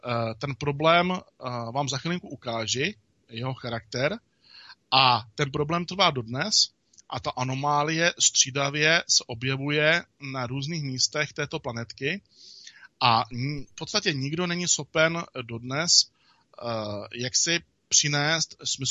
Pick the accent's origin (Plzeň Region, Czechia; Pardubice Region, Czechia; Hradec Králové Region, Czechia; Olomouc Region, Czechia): Pardubice Region, Czechia; Třemošnice; Přelouč, to je mý rodiště prakticky. Já jsem... Pocházím z Třemošnice.